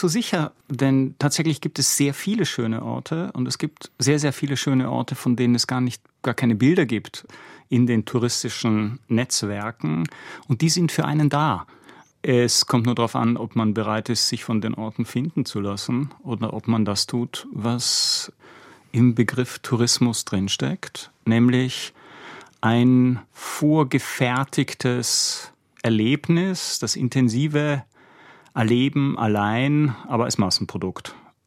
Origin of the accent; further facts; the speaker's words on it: Austria; now in Switzerland; soweit ich das als Österreicher, der in der Schweiz lebt, beurteilen kann.